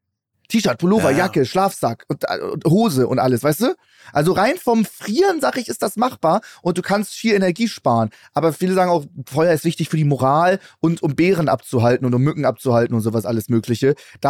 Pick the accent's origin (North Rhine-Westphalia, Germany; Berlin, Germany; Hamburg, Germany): Hamburg, Germany; ich komme ja aus Hamburg.